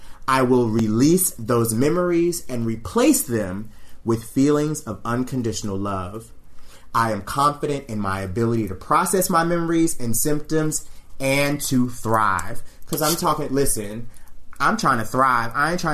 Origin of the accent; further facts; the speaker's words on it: the South, United States; with two R's, because you know what I'm saying, I'm from the South.